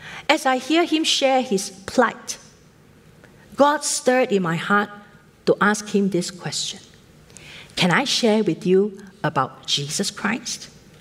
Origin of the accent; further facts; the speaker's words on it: Singapore; Being typical Singaporean, what did I do?